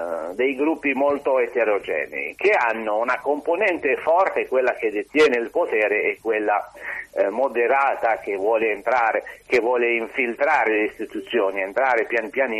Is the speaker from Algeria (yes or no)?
yes; Algeria; io come algerino, insomma, non posso fare a meno che riflettere, anche basandomi sull'esperienza della guerra in Algeria